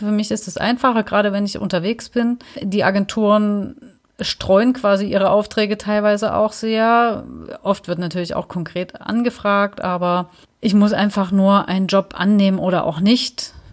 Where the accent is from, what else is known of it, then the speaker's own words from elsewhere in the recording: Dresden, Saxony, Germany; ich gehe wieder zurück nach Dresden, weil ich erstmal wieder so ein bisschen in meine Heimat wollte